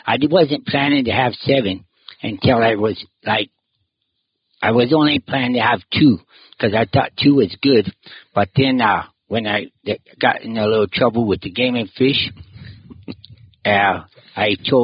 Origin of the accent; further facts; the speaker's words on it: Benson, Arizona, United States; born there; Yeah. I think I was born in Benson, I'm pretty sure. Some reason at Wilcox, they didn't have it. They weren't delivering babies or something.